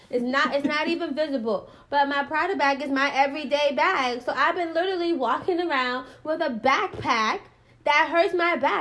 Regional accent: Jamaica; I'm not black, I'm Jamaican.

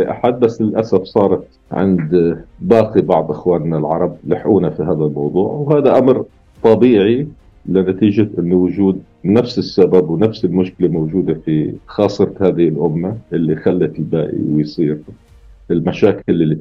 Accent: Syria; also born or lived in Kuwait; وإحنا من مواليد الكويت أساسا، وخرجنا من الكويت نتيجة الأوضاع اللي صارت في الكويت وغزو الكويت والقصة اللي صارت في الخليج. ضلينا في سوريا إلى ما شاء الله لسنة 2012،

